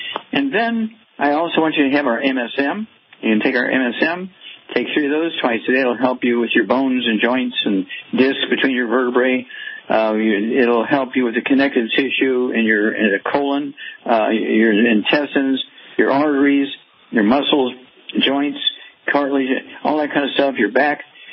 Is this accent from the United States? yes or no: yes; Missouri, United States; Okay, let's start out in Missouri, my home state.